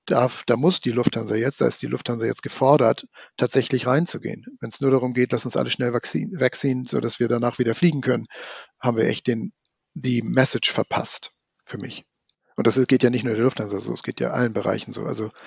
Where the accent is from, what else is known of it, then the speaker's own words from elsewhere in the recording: Hamburg, Germany; moved away as an adult; also born or lived in San Francisco, United States; weil ich ja damit aufgewachsen bin als Hamburger, selbst nach 20 Jahren San Francisco